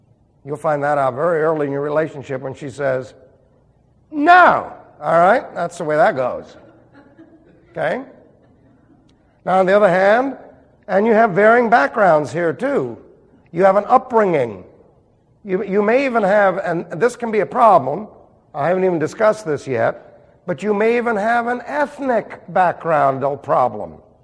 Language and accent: English; Sunnyside, New York, United States; accent: New York; We meet, and I'm right from Sunnyside, New York. And I talk like a typical New Yorker, slurring my words with everything that goes with it